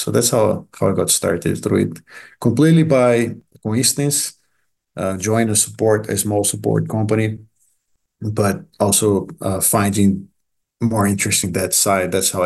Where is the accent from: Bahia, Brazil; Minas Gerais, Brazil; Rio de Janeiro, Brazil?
Rio de Janeiro, Brazil; English is a second language; also born or lived in São Paulo; I'm originally from Brazil. That's where I was born and grew up. I was born in the state of São Paulo, and then I moved to Rio de Janeiro when I was young. And over there is where I went to school